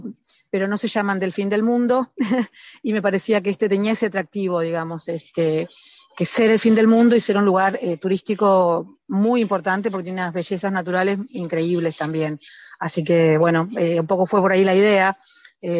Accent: Argentina; moved away as an adult; now in Uruguay; yo soy argentina, residente legal uruguaya, y viví, todavía sigo estando mitad y mitad, tengo un hijo en Uruguay y una hija en Buenos Aires, y viví 25 años en Punta del Este

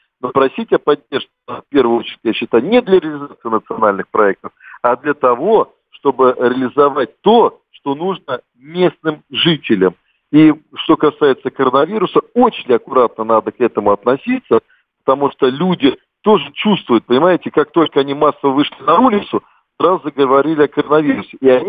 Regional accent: Moscow, Russia; я сам москвич

